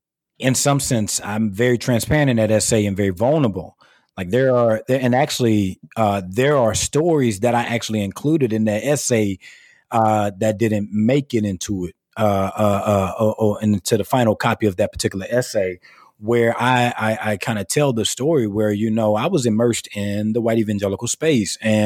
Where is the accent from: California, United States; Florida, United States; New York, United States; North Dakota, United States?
California, United States; now in Georgia, United States; So I came from California.